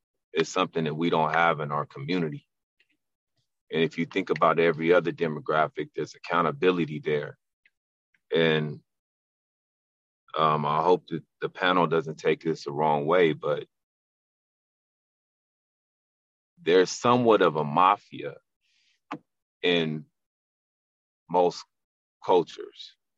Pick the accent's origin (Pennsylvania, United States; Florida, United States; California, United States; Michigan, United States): California, United States; Compton; also born or lived in Lynwood / Watts; I grew up in Compton. I grew up in Linwood, grew up in Watts. And I grew up, you know, I was born in early 70s.